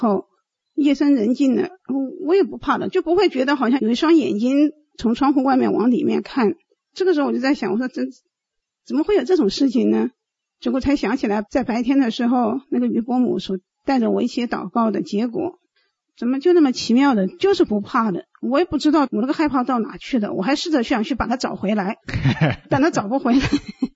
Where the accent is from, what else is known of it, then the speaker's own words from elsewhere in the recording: Wuhan, Hubei, China; moved away as an adult; now in United States; 我是武汉人。